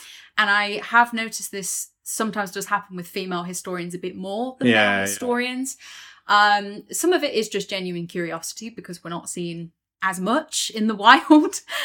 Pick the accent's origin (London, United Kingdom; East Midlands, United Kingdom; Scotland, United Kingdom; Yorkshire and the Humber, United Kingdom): East Midlands, United Kingdom; Lincoln; I'm from Lincoln originally, so from Bomber County, from Lincolnshire, and aviation is in the water there